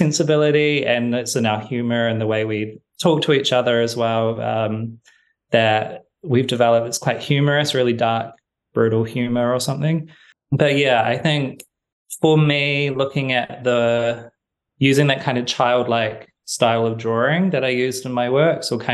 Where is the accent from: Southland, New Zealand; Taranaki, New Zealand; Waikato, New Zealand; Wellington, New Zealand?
Taranaki, New Zealand; New Plymouth; sheltered lives or had access to understandings of queerness that I hadn't had in New Plymouth